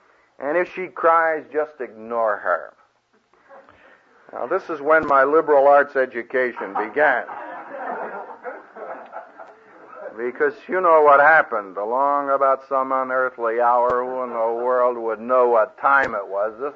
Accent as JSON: {"language": "English", "town": "Philadelphia", "region": "Pennsylvania", "country": "United States", "tie": "born or raised there", "said": "I was born and reared in Philadelphia, and we used to go to see the Philadelphia Athletics and Phillies play in Shibe Park"}